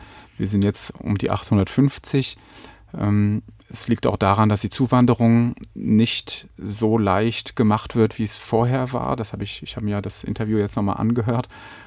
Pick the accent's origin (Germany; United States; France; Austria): France; Paris, Île-de-France; Ich bin in Paris aufgewachsen